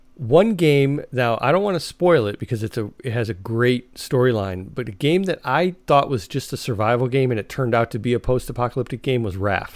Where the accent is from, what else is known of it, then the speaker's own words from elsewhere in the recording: United States; And I'm the American.